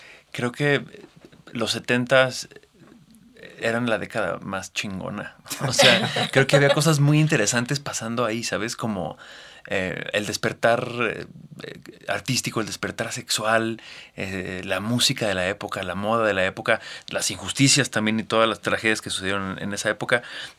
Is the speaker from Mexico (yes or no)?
yes; Mexico City, Mexico; todos como chilangos tenemos una relación muy particular con la corrupción y con la injusticia